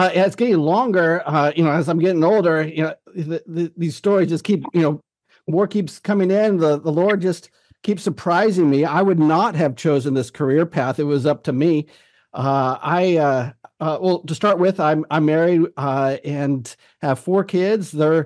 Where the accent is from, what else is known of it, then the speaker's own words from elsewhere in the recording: Idaho, United States; I grew up in Idaho, grew up in a mainline church and really just, was an American